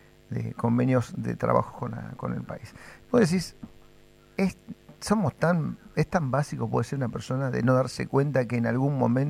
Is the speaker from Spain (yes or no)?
no; Argentina; vos fíjate cómo somos los argentinos.